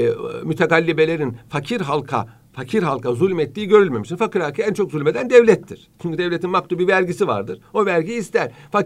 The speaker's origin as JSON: {"language": "Turkish", "region": "Ankara", "country": "Turkey", "tie": "born or raised there", "said": "Ben Ankara'da büyüdüm mesela. Ama İstanbul'a geliş gidişim hiç eksik değil."}